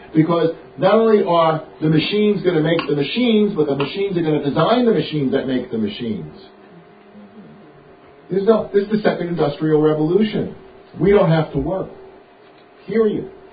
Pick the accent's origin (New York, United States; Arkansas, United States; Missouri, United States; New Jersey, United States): New Jersey, United States; When I was a kid, I used to always have to get them, because I came from New Jersey, bad mosquitoes.